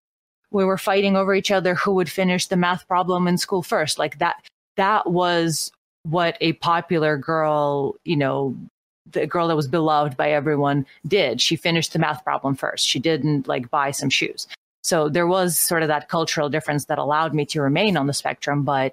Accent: Russia; because growing up in Russia

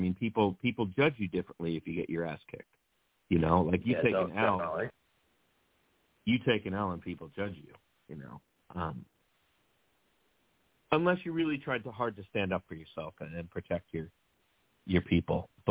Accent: Mount Vernon, New York, United States; So we grew up in a rough area. We grew up in Mount Vernon

